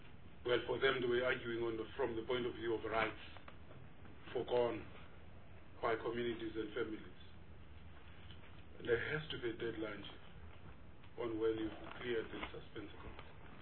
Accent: Eastern Cape, South Africa; I come from the Eastern Cape. I was in the EXCO.

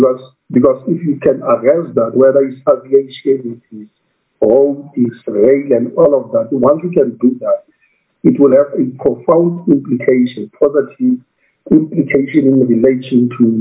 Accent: North West, South Africa; Lastly, I'm from the Northwest Province, Chair.

